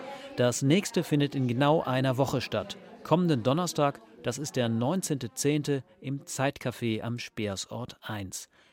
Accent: Hamburg, Germany; Ein bisschen kommt man sich vor wie beim Heimatvertriebenen-Treffen als Hamburger beim Hessen-Stammtisch.

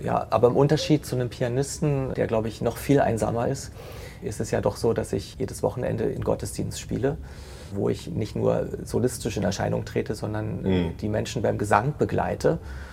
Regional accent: Potsdam, Brandenburg, Germany; born there; Ich bin ja gebürtiger Potsdamer

